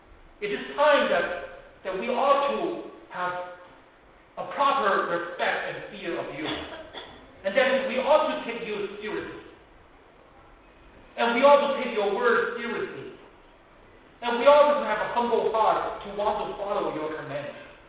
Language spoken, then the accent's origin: English; Hong Kong; I noticed that, I came from Hong Kong and there was one movie star in Hong Kong.